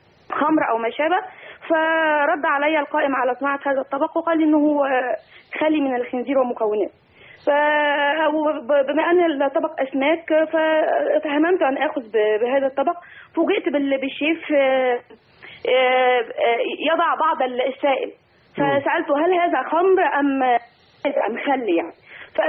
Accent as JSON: {"language": "Arabic", "country": "Egypt", "also_born_or_lived": "Canada", "lives_now": "Riyadh, Saudi Arabia", "said": "انا اساسا مصريه الاصل كنديه الجنسيه."}